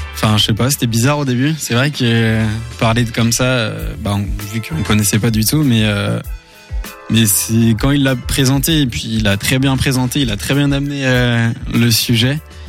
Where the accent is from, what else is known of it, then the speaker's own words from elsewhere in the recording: Angers, Pays de la Loire, France; now in Paris, France; 22 ans aussi, 23 ans. Et du coup, je viens d'Angers aussi. J'ai fait mes études à l'ESEO, école d'ingénieur à Angers.